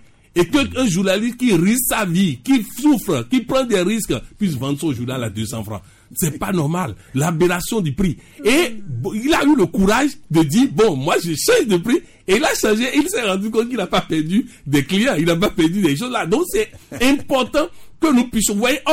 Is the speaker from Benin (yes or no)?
yes; Benin; Je suis originaire du Bénin.